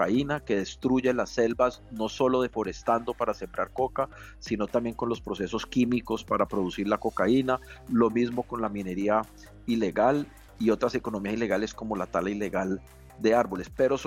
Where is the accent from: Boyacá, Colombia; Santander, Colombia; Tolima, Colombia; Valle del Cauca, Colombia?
Valle del Cauca, Colombia; Cali; Entonces, esto es un como caleño, pues es un sentimiento muy bello, y seguiremos trabajando para proyectar a Cali.